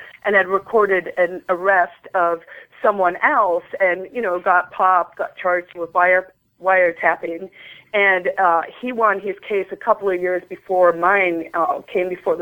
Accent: Pretoria, Gauteng, South Africa; I was born there. I spent most of my high school years there in boarding school in Pretoria.

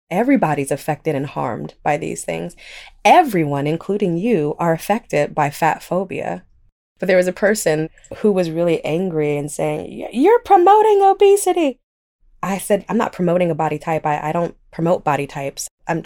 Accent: Oakland, California, United States; I'm from Oakland. I know real trolls.

